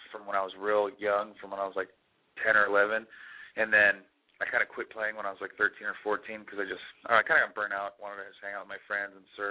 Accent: Kona, Hawaii, United States; Basically, we're all from Kona in Hawaii, and we all grew up together.

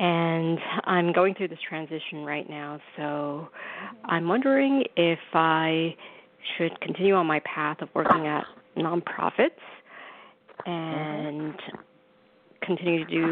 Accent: New Jersey, United States; now in New York City, United States; I'm in Manhattan, and I grew up in New Jersey, so I'm a Jersey girl, too.

